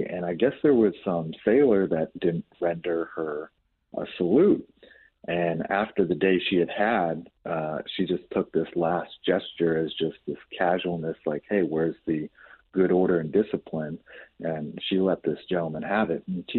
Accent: Jacksonville, Florida, United States; also born or lived in Colorado / Texas; spent most of our time growing up in Florida. My mother's final duty station was a Mayport Naval Station in Jacksonville, Florida.

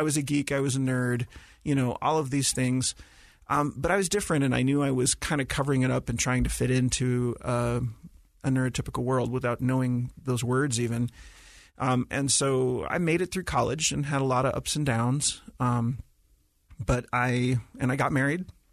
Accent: Kodiak, Alaska, United States; if other people from this island knew it, I was from Kodiak.

